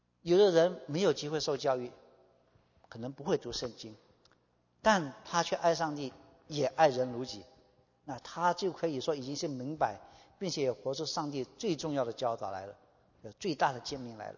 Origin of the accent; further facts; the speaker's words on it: Malaysia; 但是我来自马来西亚，我用马来话来回答说，